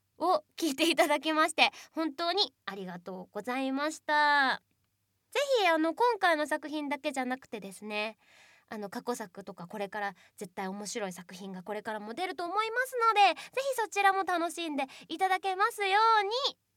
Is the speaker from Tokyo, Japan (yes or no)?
no; Nagasaki, Japan; also born or lived in Hokkaido; 出身は北海道なんですけど育ちが長崎で、で長崎の中でも結構田舎の方に住んでたので